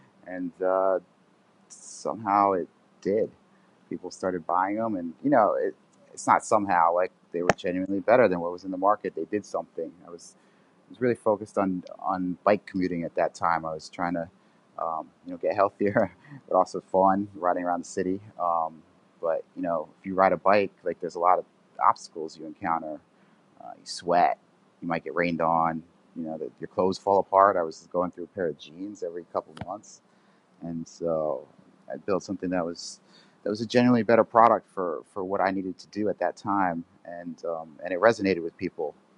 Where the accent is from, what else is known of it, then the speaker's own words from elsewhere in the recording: New York City, New York, United States; born and raised in Manhattan, so.